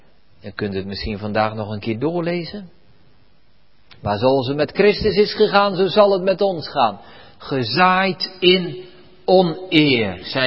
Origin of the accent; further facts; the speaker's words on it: Barneveld, Gelderland, Netherlands; U weet dat wellicht, ik ben in Barneveld opgegroeid.